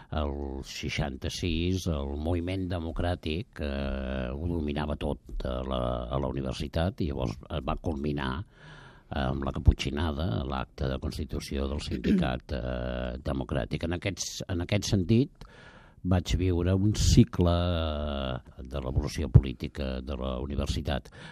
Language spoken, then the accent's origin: Catalan; Barcelona, Catalonia, Spain; I jo vaig néixer amb vistes al mercat de Sant Antoni i, diguem-ne, soc del barri de Sant Antoni.